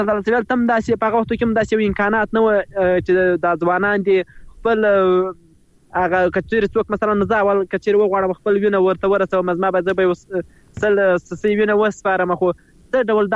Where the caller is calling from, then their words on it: Helmand, Afghanistan; ما د هلمند ولایت د واشیر ولسوالۍ